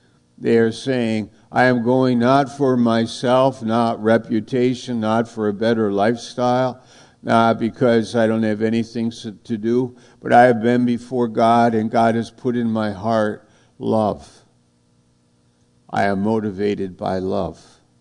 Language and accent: English; New York, United States; I said, I'm from New York. I'm a storyteller.